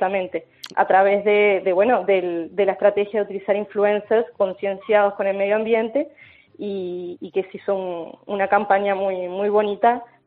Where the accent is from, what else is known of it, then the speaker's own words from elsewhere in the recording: Uruguay; moved away as an adult; now in Jaén, Spain; Yo en realidad soy de Uruguay, pero bueno, me gané una beca para venir a hacer otro máster en turismo sostenible. Uh-huh. Y bueno, aquí me quedé, en Jaén, encantada en Jaén.